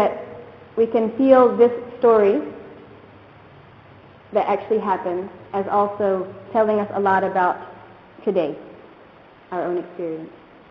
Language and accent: English; United States; Since I come from the United States, where hitchhiking is outlawed, is against the law for many good reasons